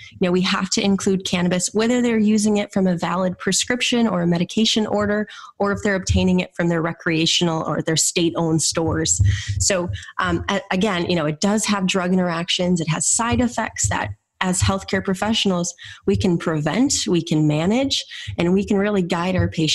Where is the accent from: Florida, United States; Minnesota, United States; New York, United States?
Minnesota, United States; I returned to my home state of Minnesota